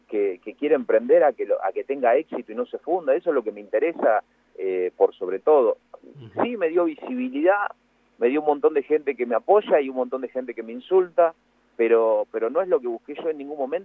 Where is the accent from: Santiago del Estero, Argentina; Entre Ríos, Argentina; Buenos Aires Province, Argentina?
Buenos Aires Province, Argentina; Copetonas; vayámonos a mi pueblo, yo soy un pueblo muy chiquitito, que se llama Copetonas, vayamos ahí, que no hay celular, casi señal